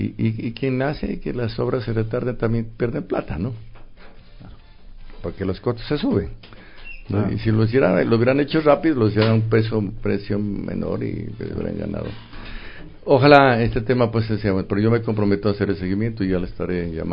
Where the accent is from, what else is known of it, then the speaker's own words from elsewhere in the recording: La Florida, Nariño, Colombia; Yo soy de la Florida, soy de esta región, ¿no? Tengo algunos familiares … acá en el tambo.